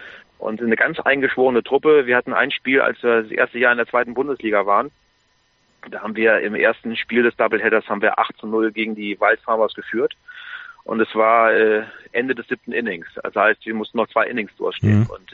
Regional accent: Bonn, North Rhine-Westphalia, Germany; ich komme aus Bonn, habe da studiert.

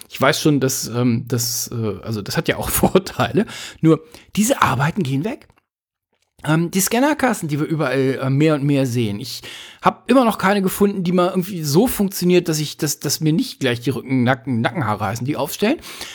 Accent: Hanover, Lower Saxony, Germany; Ein super Beispiel dazu ist mir in meiner Heimatstadt Hannover nicht über den Weg gelaufen

